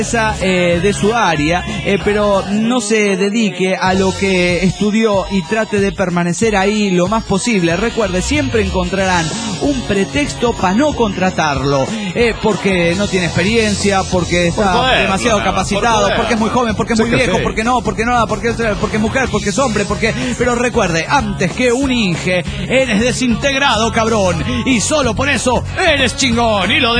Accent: Caracas, Capital District, Venezuela; de Caracas, Venezuela.

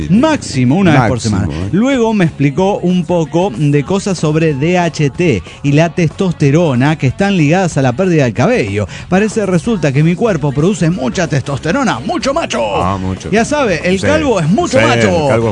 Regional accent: San José, Costa Rica; Hola, ¿cómo están, amigos? … de San José de Costa Rica.

